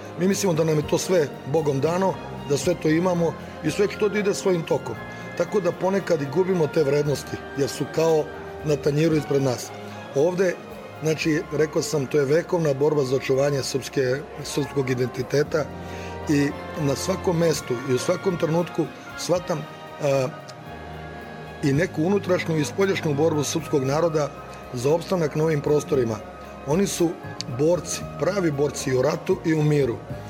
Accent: Serbia; Ja sam došao iz Srbije i za kratko vreme, što govori o tim ljudima, postao jednak njima, potpuno deo toga.

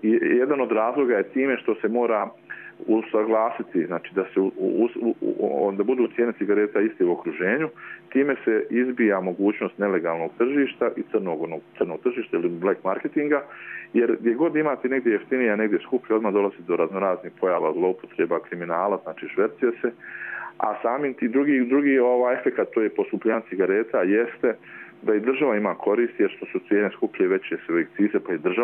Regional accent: Republika Srpska, Bosnia & Herzegovina; Kod nas u Republici Srpskoj, samim tim u Bosni i Hercegovini

